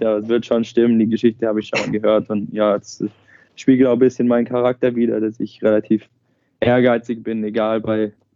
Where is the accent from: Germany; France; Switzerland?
Germany; Furtwangen, Baden-Württemberg; Ich komme aus Furtwangen.